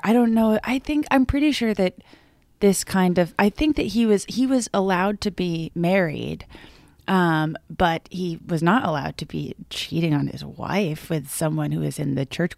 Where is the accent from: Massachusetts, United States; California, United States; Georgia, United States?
Massachusetts, United States; Both of my parents, I grew up in Massachusetts, so very Roman Catholic.